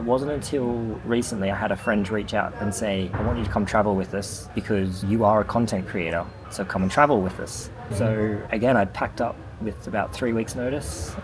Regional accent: Australia; Before I'd even left my hometown in Australia, I had my globe, I had my map

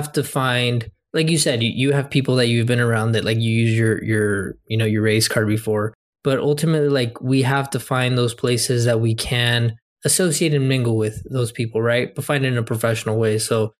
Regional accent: Mexico; now in United States; we came from Mexico and like people hate us here.

